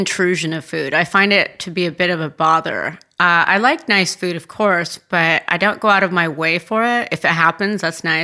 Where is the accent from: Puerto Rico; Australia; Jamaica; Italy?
Italy; Tuscany; English is a second language; moved away as an adult; now in United States; I grew up in Tuscany. And that food kind of spoiled me and then I got sent to America in the late 80s